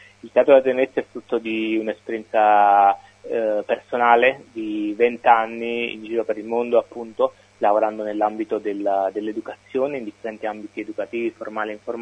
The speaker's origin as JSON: {"language": "Italian", "town": "Naples", "region": "Campania", "country": "Italy", "tie": "born or raised there", "also_born_or_lived": "Uruguay", "moved": "yes", "said": "Napoli, la mia città natale, l'ho lasciata circa 12 anni fa. Sono stato prima un po' in giro per l'Italia, passando dalle Alpi agli Appennini"}